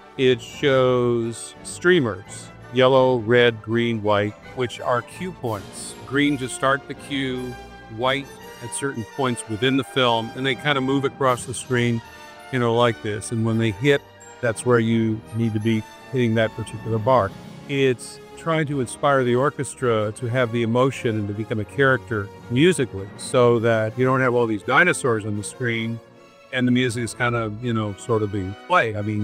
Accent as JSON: {"language": "English", "town": "Los Angeles", "region": "California", "country": "United States", "tie": "born or raised there", "said": "Born and raised in Los Angeles, surrounded by the entertainment community, as it were."}